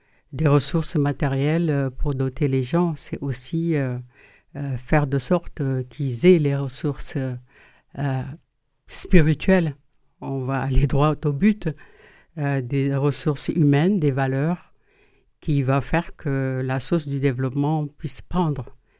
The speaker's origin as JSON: {"language": "French", "country": "Senegal", "said": "Alors que je suis toute noire, c'est pas vraiment... Il y a une expression chez nous au Sénégal"}